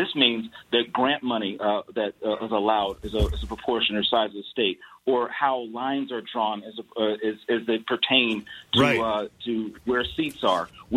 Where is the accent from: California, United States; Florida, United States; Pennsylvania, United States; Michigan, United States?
Michigan, United States; the fact I'm from Michigan, a border state